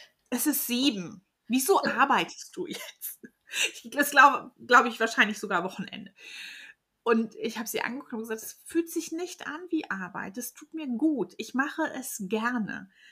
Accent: Mönchengladbach, North Rhine-Westphalia, Germany; Na klar, ich bin auch aus Mönchengladbach. Ich bin im Moment 41.

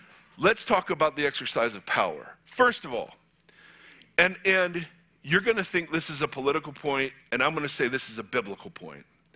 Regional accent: Ohio, United States; So growing up in Ohio, Xerxes, you're going to hear this when you get there.

